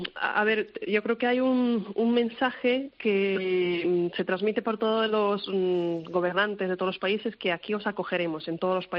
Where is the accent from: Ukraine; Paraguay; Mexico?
Ukraine; Cherkasy, Cherkasy Oblast; Spanish is a second language; Yo soy del centro de una ciudad que se llama Cherkasy